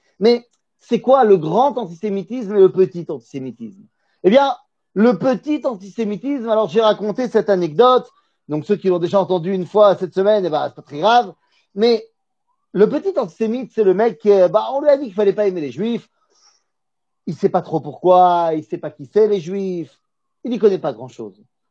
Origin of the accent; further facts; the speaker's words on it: Metz, Grand Est, France; Bon, moi, je connais pas très bien Paris, je viens pas de là-bas, je viens de Metz, a priori, donc bon.